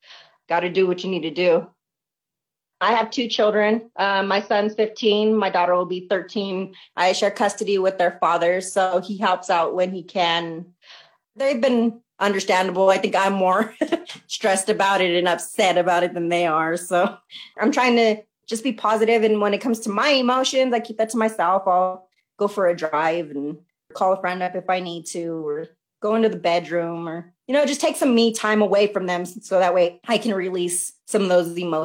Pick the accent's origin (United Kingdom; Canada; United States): United States; Greeley, Colorado; now in Denver, United States; born and raised in Colorado, from Greeley, Colorado. I moved out to the Denver area in 2005.